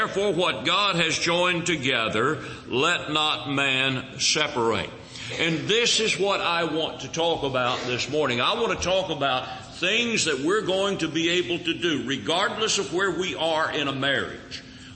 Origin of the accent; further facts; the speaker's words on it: Louisville, Kentucky, United States; also born or lived in Berea; now in Kansas City, United States; I'm originally from Kentucky. I am. I was born in Berea, Kentucky. Grew up mostly in the Louisville, Kentucky area.